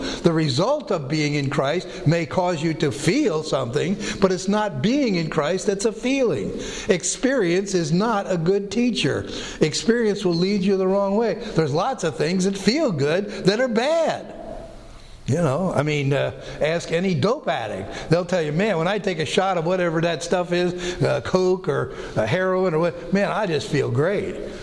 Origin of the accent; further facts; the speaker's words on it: United States; I'm an American, I'm a patriot, and you salute that flag if you're a patriot.